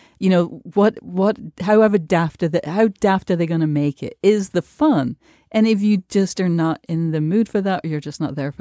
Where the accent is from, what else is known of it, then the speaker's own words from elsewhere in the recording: United Kingdom; I have to just as a Brit interlude say